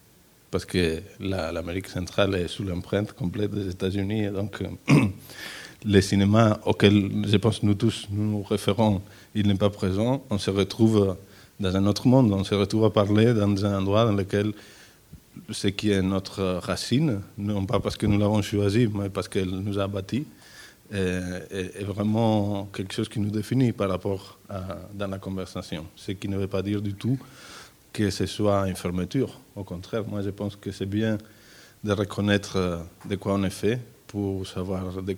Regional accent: Italy; now in Spain; Bon, moi, je suis italien, j'habite en Espagne, j'ai fait mes études en France

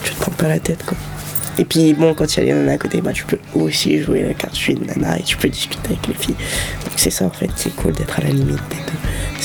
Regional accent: French Antilles, France; born there; Je suis née aux Antilles.

